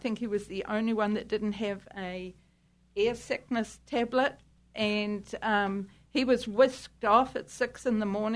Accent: New Zealand; We're from New Zealand, but he had relocated.

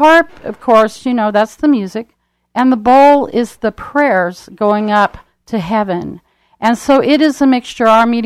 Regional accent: Tule Lake, California, United States; Yes, I grew up in Tule Lake, California, which is up north from here. Nobody hardly has ever heard of that place, but it's very, very small. Grew up with the ducks and the geese and loved it.

